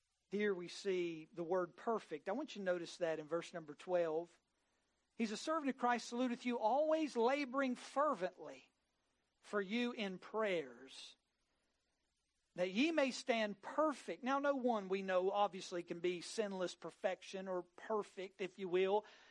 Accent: West Virginia, United States

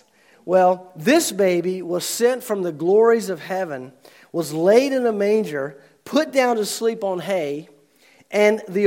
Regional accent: Old Town, North Carolina, United States; If you'd visited the little suburb called Old Town, where I grew up outside of Winston-Salem in December of 1935

